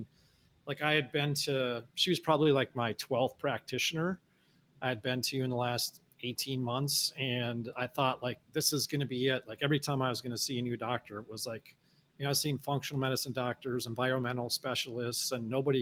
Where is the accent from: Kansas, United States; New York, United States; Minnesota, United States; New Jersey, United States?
Minnesota, United States; I mean, I grew up in Minnesota. So I was, you know, running around the ruins and stuff like that all the time.